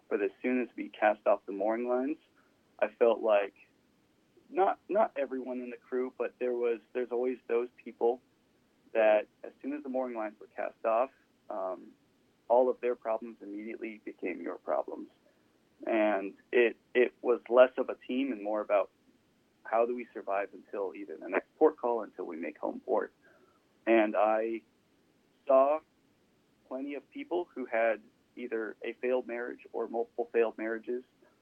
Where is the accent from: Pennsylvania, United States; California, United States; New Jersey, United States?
California, United States; San Luis Obispo; also born or lived in Massachusetts; now in Traverse City, United States; So there's parts of it that reminds me of my hometown of San Luis Obispo. There's other parts of it that reminds me of small town Massachusetts, where I spent a couple of years.